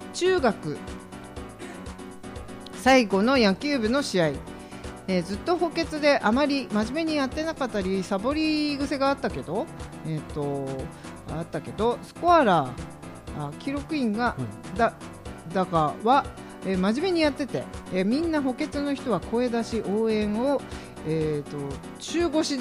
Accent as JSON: {"language": "Japanese", "town": "Gojome", "region": "Akita", "country": "Japan", "tie": "born or raised there", "said": "私のふるさとである、はい、五条目町には弓道場があってですね。"}